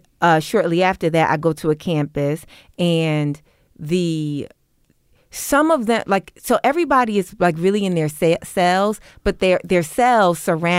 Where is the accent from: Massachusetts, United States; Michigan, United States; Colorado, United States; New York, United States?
New York, United States; you know, I grew up in New York, so I wasn't like completely naive.